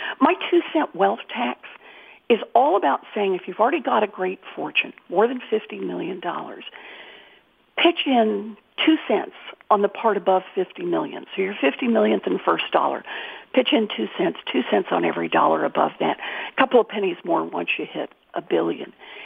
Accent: Oklahoma, United States; I was born and raised in Oklahoma. All three of my older brothers are now back in Oklahoma.

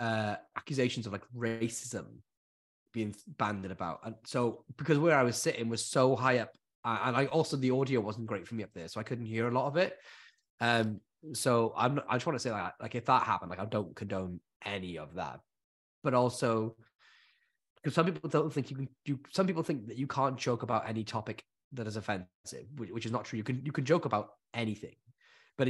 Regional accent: United Kingdom; We come from Britain, you know, world famous for gallows humor.

